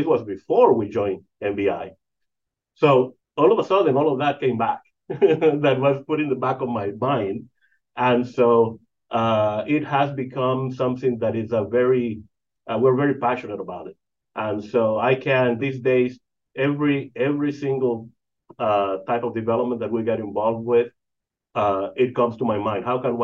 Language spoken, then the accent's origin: English; Madrid, Community of Madrid, Spain; also born or lived in Europe; I lived in Europe in the 70s. I grew up in Madrid.